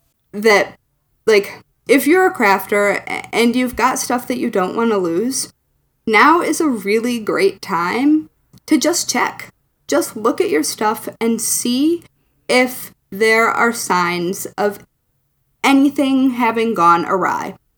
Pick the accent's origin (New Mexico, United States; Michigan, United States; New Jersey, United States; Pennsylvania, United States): Michigan, United States; now in New York City, United States; like I live in New York City, but I grew up in Michigan.